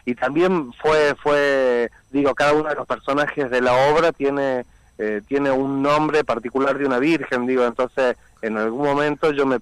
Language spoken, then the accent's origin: Spanish; Salta, Argentina; born there; sobre todo fuertemente en Salta, ¿no? Que es la ciudad donde yo nací.